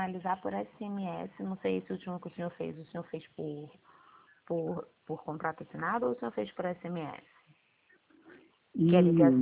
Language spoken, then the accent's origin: Portuguese; Rio de Janeiro, Brazil; Eu sou do Rio.